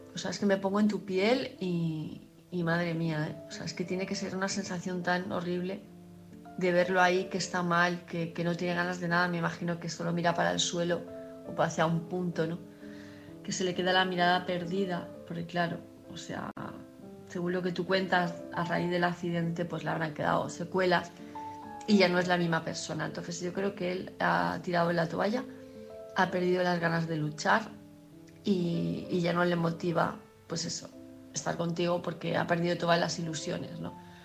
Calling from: Palma, Balearic Islands, Spain; de Palma de Mallorca

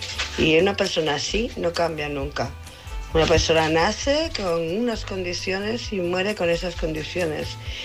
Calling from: Barcelona, Catalonia, Spain; de Barcelona.

